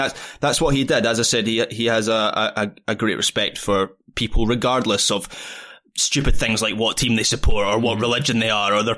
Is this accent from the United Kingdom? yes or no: yes; Scotland, United Kingdom; As a Scottish football fan, he was a true great of the Scottish game. One of the best managers that we have ever produced.